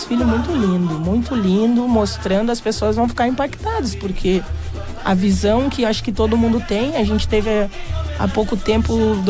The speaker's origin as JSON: {"language": "Portuguese", "town": "Porto Alegre", "region": "Rio Grande do Sul", "country": "Brazil", "said": "Ah, nós somos do Rio Grande do Sul e tinha vários pretos."}